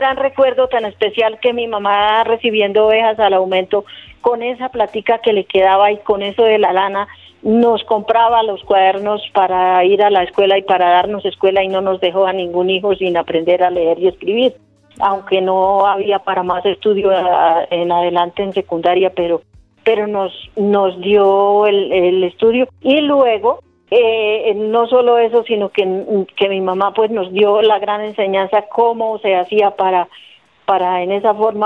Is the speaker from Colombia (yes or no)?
yes; Carmen de Carupa, Cundinamarca, Colombia; Soy del municipio de Carmen de Carupa, en la vereda de playa